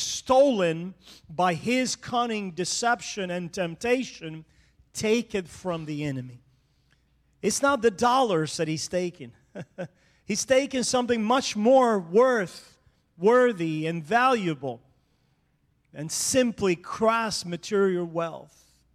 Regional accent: Cuba; me growing up in Cuba, went through very adverse circumstances, very poor origins and place.

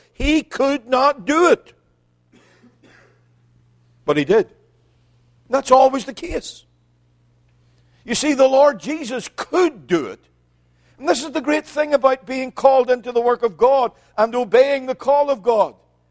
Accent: Northern Ireland, United Kingdom; One of the great advantages that I had as a young Christian growing up in the Free Church in Northern Ireland was that in those days there was a constant emphasis in preaching

